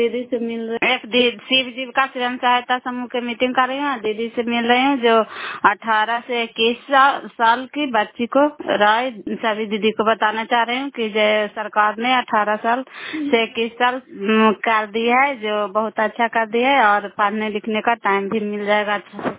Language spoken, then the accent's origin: Hindi; Bairiganj, Bihar, India; नालंदा जिला कराई ब्लॉक मकरौता पंचायत ग्राम बैरीगंज के निवासी हूँ।